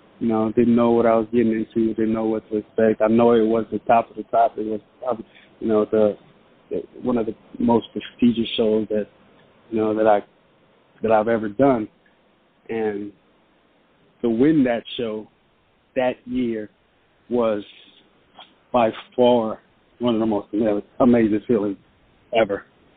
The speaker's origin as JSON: {"language": "English", "region": "California", "country": "United States", "lives_now": "Arizona, United States", "said": "Because I'm from California, so, and I live in Arizona, so, you know, just seeing, you know, being able to be around, you know, ocean, getting that ocean breeze"}